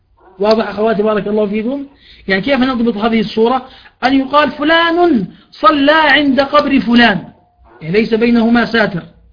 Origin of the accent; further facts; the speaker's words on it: Jordan; مثلا عندنا في الأردن قبور بعض الصحابة